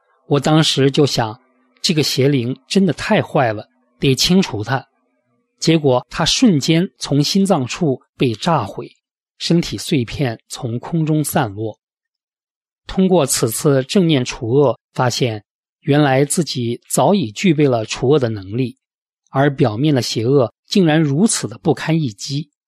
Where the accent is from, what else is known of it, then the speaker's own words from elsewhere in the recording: China; 由于我从小在大陆长大